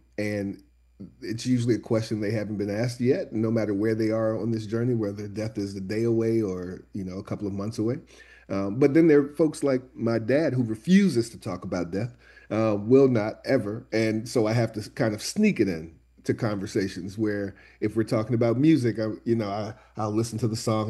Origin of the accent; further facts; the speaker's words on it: Charlottesville, Virginia, United States; I come from Charlottesville, Virginia.